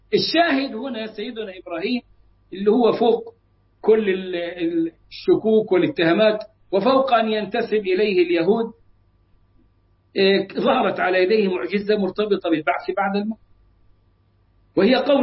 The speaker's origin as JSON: {"language": "Arabic", "region": "Upper Egypt", "country": "Egypt", "said": "يقول عندنا في الصعيد اخلط وابلط"}